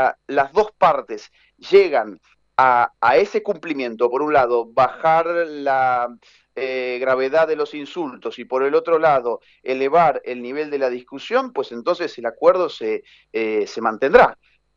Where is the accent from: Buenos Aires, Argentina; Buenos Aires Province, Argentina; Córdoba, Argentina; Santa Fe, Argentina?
Córdoba, Argentina; Yo estoy en este momento en Córdoba y soy de Córdoba